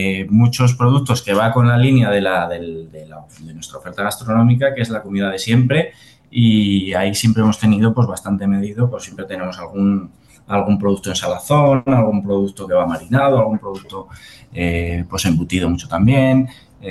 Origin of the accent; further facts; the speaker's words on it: Salamanca, Castile and León, Spain; Yo soy de Salamanca y mi abuela era de un pueblo, de la Ribera, de un pueblo que está a 100 kilómetros de Salamanca, que está un poco apartado, es Castilla Profunda.